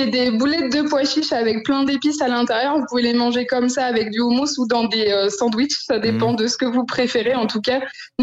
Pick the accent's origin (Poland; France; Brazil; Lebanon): France; Pays de la Loire; moved away as an adult; now in Jordan; Alors moi, je suis originaire de Vendée.